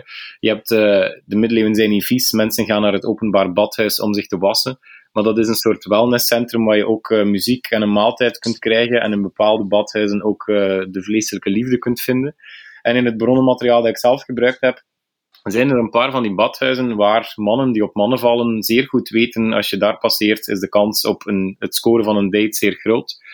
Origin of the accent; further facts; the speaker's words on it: Bruges, Flanders, Belgium; Maar ik ben een West-Vlaming die opgegroeid is in de schaduw van Brugge.